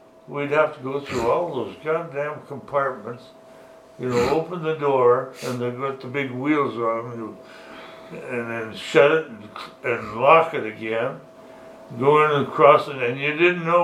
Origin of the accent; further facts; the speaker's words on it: Canada; this is beyond my thinking as a Canadian.